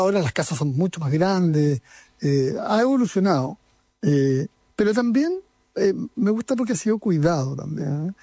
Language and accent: Spanish; Chile; A mí siempre me ha llamado la atención como chileno